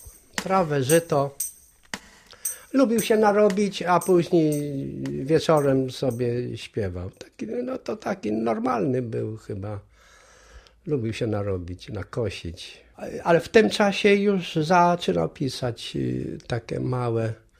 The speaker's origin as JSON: {"language": "Polish", "region": "Kuyavian-Pomeranian Voivodeship", "country": "Poland", "said": "No ja we Francji nie byłem, no to tam Kujawiak taki z krwi i kości."}